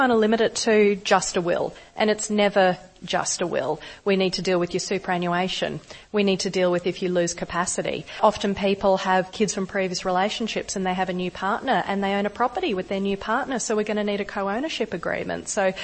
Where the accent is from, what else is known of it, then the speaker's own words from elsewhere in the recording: Toowoomba, Queensland, Australia; I grew up in Toowoomba, Toowoomba State High School, school captain there